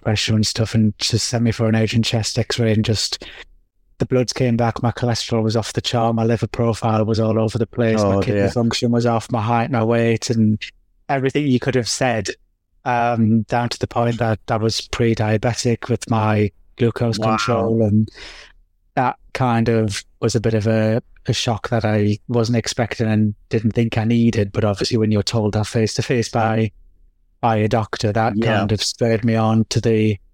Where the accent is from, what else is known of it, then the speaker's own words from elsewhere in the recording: Newcastle, North East England, United Kingdom; now in Manchester, United Kingdom; Yes, so I'm from Newcastle, but living in Manchester.